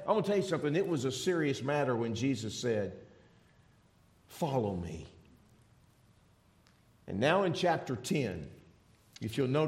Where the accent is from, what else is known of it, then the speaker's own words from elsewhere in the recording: Texas, United States; I grew up in Texas. Now, don't get mad.